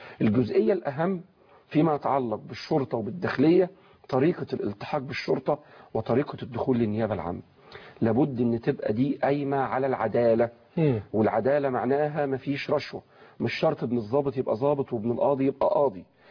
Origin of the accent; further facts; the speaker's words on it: Egypt; وده طبيعي وكان موجود عندنا في مصر